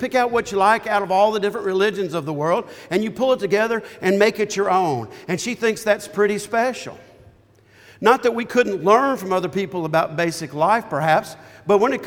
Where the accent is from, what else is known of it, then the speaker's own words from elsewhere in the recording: Springfield, Missouri, United States; also born or lived in Tennessee / Columbia; I was born here in Tennessee, but I was raised in Missouri for the most part. Lived in Springfield.